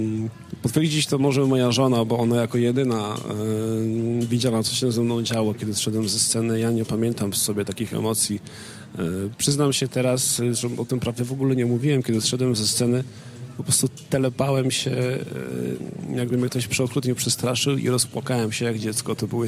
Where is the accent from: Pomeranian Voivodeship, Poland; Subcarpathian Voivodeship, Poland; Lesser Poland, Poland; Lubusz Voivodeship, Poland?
Lesser Poland, Poland; Zubrzyca Dolna; Wychowałem się w małej wsi w Zubrzycy Dolnej, to jest mała wieś na Orawie, na południu Polski